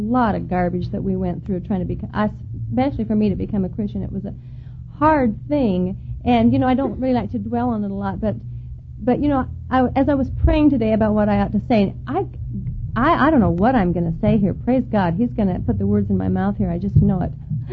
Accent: Idaho, United States; also born or lived in Utah; I was born in the Mormon church. My family has been, especially my father's family, have been Mormon since the very beginning of the church. And so I have a great Mormon heritage. And I grew up and never knew anything else. We lived in Idaho and in Utah.

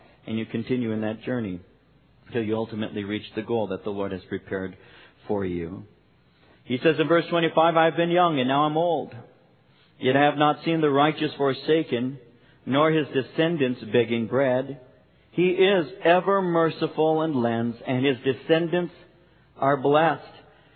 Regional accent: Norwalk, California, United States; growing up in Norwalk and working in Whittier, driving out here was like, man, I'm going to the other side of the world.

